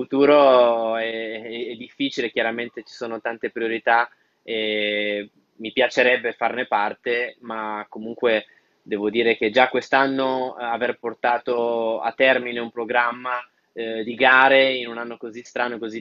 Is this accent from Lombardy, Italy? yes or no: no; Piedmont, Italy; Assolutamente, da piemontese tornerò molto volentieri, sono già stato ma ci tornerò.